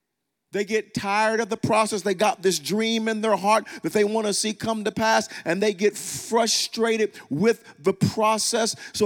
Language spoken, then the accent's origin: English; Wewoka, Oklahoma, United States; When I was a kid, growing up in Wewoka, Oklahoma, 8, 9, 10 years old